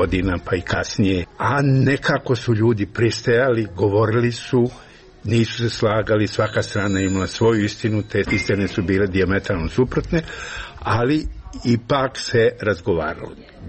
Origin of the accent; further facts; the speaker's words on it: Mostar, Federation of Bosnia and Herzegovina, Bosnia & Herzegovina; nagrada koju dobijam u mom rodnom gradu